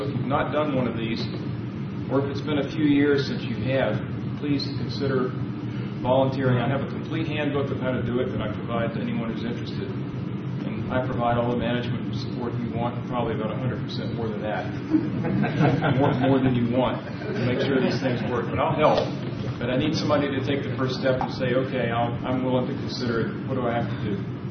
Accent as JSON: {"language": "English", "town": "Springfield", "region": "Virginia", "country": "United States", "said": "from Springfield, Virginia."}